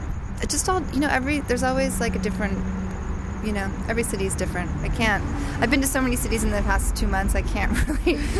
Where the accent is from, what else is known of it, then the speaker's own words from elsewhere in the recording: California, United States; we just landed in California today, and this is my home state, so I'm just really, really happy to be at the Pacific Ocean.